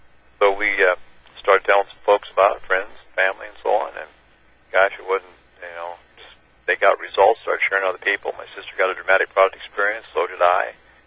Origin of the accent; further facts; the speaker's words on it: Washington, United States; When I grew up in Washington State here, and after college, I went to work for Del Monte Foods.